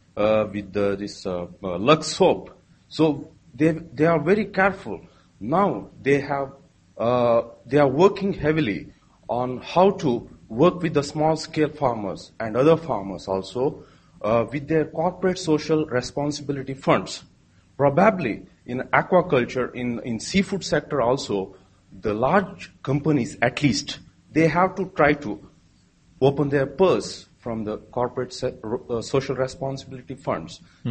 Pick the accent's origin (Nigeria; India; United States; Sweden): India; from India.